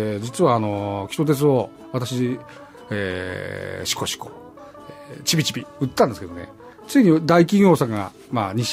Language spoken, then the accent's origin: Japanese; Morioka, Iwate, Japan; moved away as an adult; also born or lived in Tokyo; そうですね、生まれも育ちもすべて盛岡